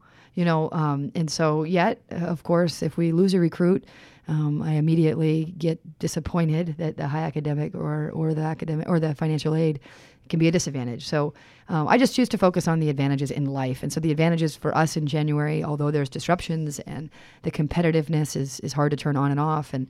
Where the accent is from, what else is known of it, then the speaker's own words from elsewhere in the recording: New Hampshire, United States; I'm from New Hampshire